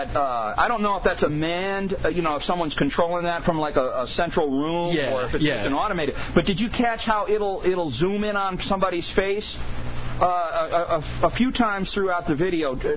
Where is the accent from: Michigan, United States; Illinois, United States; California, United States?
Michigan, United States; Detroit; So when I was growing up in Detroit